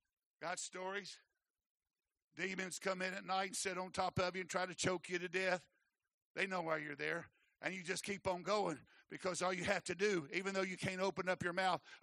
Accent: the South, United States; Now, I know they don't have these things to eat, but there ain't no, and I'm from the South

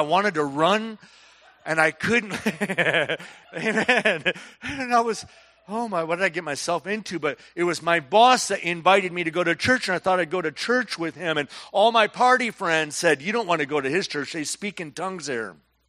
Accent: Michigan, United States; I grew up in Michigan. I went to a Catholic church, and I was faithful.

